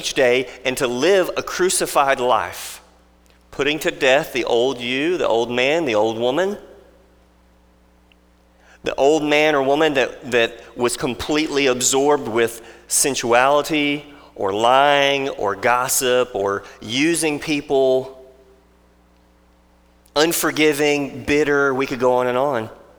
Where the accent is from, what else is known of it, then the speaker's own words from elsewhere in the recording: United States; We're very proud as Americans, aren't we? I loved having that blue passport living overseas, knowing that I was from